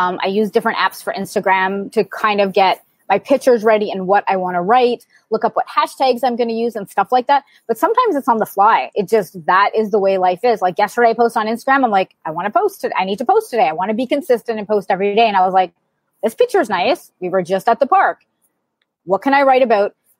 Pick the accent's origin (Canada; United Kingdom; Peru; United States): Canada; Montreal, Quebec; So I'm from Montreal, Canada. I'm about actually 20 minutes north of Montreal. I live in a really small town outside of Montreal.